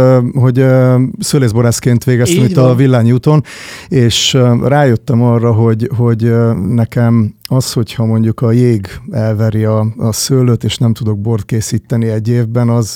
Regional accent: Kópháza, Győr-Moson-Sopron, Hungary; also born or lived in Miskolc; Miskolcon születtem egyébként, de 1 évesen visszakerültünk, vagy 1,5 évesen kerültem vissza Kópházára, Sopron mellett egy kis faluba.

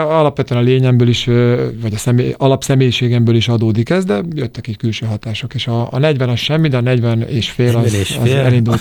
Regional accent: Budapest, Hungary; Mi Budafokon nőttünk föl, Budatétényben.

